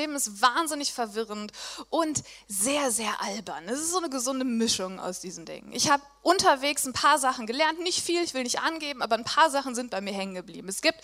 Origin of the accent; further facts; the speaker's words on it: Essen, North Rhine-Westphalia, Germany; in meiner Heimat in Essen. Wie cool ist das denn?